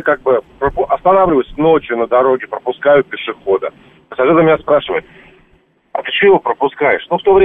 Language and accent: Russian; Zelenograd, Moscow, Russia; Я говорю, я из Зеленограда.